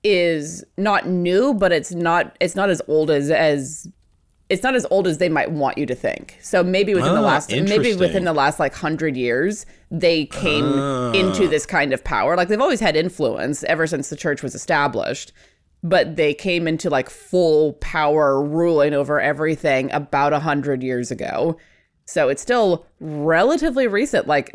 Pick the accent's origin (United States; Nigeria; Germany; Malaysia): United States; Fairbanks, Alaska; I grew up in Fairbanks, Alaska. I actually grew up in the hills around Fairbanks, about 8 miles out of town.